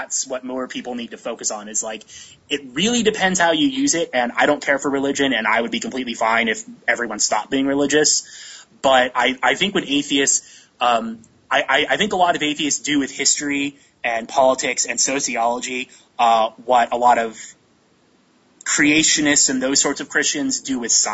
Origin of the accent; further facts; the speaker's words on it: United States; as an American, I am completely against the concept of hate speech in general.